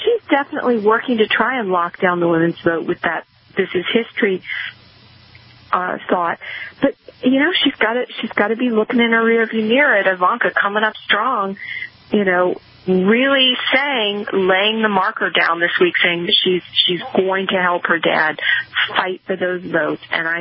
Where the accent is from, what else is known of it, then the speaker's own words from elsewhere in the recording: Virginia, United States; This is my home state. I live in Virginia.